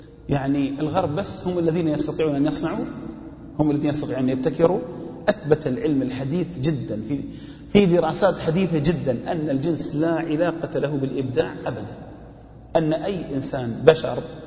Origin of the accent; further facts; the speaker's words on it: Al-Ahsa, Eastern Province, Saudi Arabia; وأنا ابن الأحساء والفسيلة أمامي، عندي 2,000,000 نخلة هناك